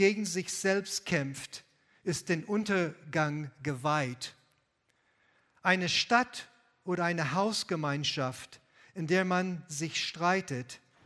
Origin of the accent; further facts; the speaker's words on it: Lebanon; German is a second language; moved away; Ich bin in Libanon groß geworden und in Libanon gab es nie eine richtige Einheit unter das Volk.